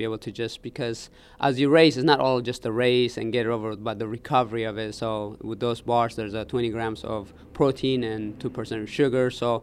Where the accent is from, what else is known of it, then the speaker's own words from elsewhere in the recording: Eritrea; You know, growing up in Eritrea where I was sometimes so hungry